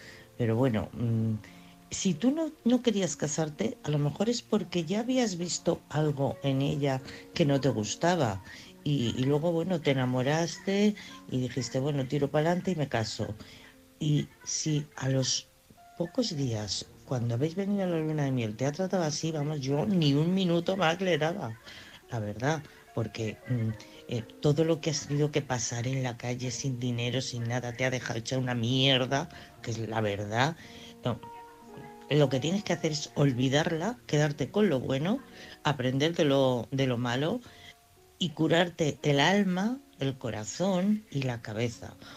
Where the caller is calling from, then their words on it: Madrid, Community of Madrid, Spain; de Madrid.